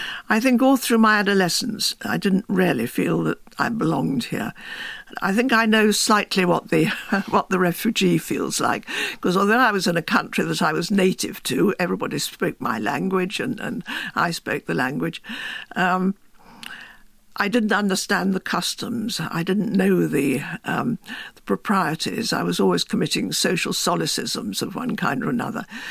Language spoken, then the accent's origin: English; England, United Kingdom; And I was very confused about this business of being English, because it was very much drummed into you that this was good.